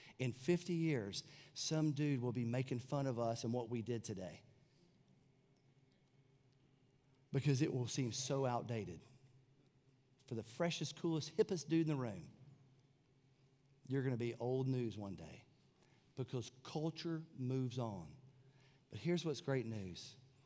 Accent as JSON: {"language": "English", "town": "White Lake", "region": "North Carolina", "country": "United States", "tie": "born or raised there", "said": "My hometown, White Lake, E-Town, is smaller than our church."}